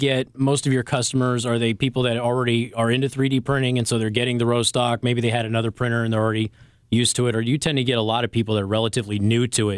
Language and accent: English; Las Vegas, Nevada, United States; I know I'm from Vegas.